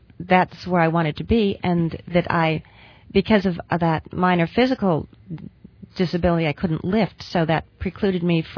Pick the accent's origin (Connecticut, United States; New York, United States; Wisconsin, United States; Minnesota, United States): Connecticut, United States; West Hartford; when I was growing up in West Hartford, Connecticut many years ago.